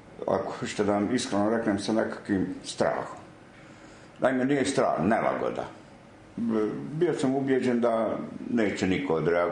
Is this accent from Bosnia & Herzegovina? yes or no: no; Croatia; znate, ja sam Hrvat.